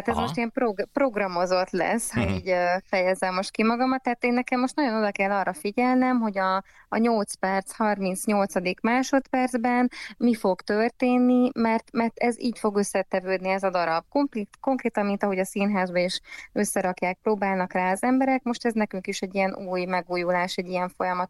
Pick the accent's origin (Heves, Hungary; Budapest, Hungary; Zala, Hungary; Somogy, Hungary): Zala, Hungary; én amúgy zalai származású vagyok